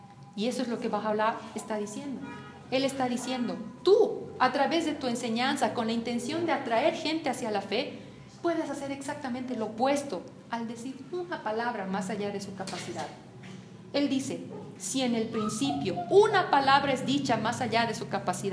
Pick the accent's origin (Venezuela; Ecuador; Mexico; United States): United States; California; Cuando estaba creciendo en California, tenía una relación muy cercana con mi padre.